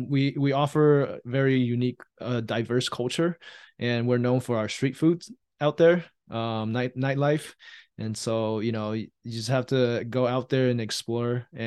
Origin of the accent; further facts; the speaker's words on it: Taiwan; I was born and raised in Taiwan, and with the saver's mentality, that's how I was raised by my parents.